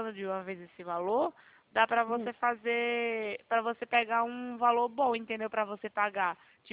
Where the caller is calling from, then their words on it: Rio Claro, São Paulo, Brazil; Eu sou aqui de Rio Claro, São Paulo.